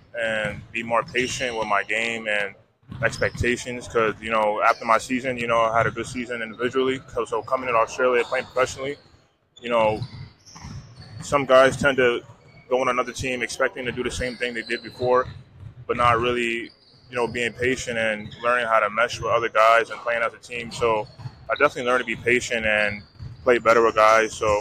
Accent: Bronx, New York, United States; now in Brooklyn, United States; We're actually from the Bronx, but I moved to Brooklyn about like 9 years ago.

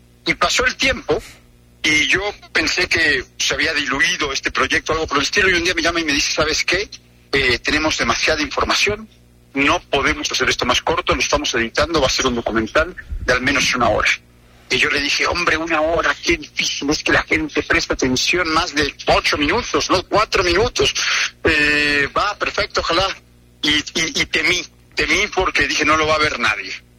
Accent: Mexico City, Mexico; Yo soy de la Ciudad de México.

